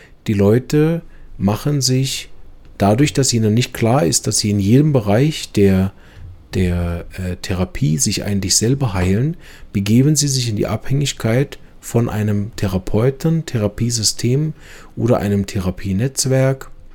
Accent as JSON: {"language": "German", "country": "Switzerland", "said": "Bei uns in der Schweiz ist es so streng, da dürfen die Pharmafirma gar nicht direkt überhaupt irgendwas zu den Kunden, Endkunden sagen."}